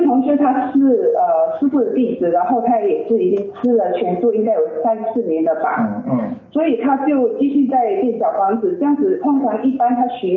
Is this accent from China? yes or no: no; Malaysia; 因为我是从马来西亚来到墨尔本出差工作的、